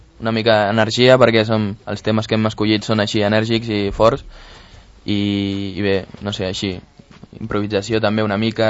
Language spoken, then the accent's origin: Catalan; Sant Cugat, Catalonia, Spain; a mi m'agrada dir que soc de Sant Cugat perquè he crescut aquí